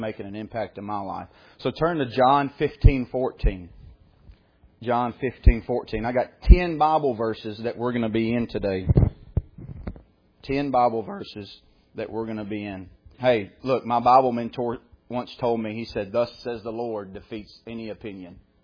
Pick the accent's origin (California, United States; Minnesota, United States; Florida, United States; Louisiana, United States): Louisiana, United States; Shreveport; born there; also born or lived in Oklahoma; I was born in Shreveport. I think I was 4 years old, right, Dad, when we moved to EF. I started kindergarten in EF, and I went there until I was a junior in high school.